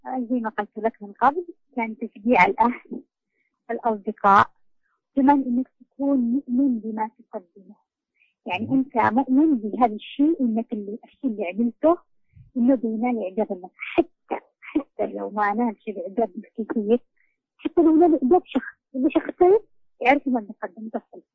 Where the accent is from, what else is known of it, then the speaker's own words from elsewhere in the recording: Yemen; مثل عندنا في اليمن مصدر رزقهم قليل